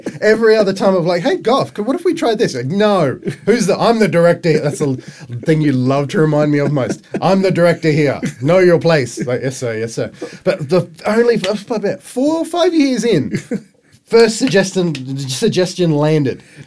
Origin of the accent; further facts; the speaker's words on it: Queensland, Australia; I grew up in North Queensland, and that's sort of a place to me that is, I found very unstimulating.